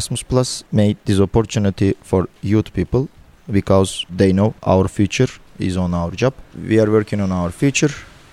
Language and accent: English; Turkey; I'm from Turkey.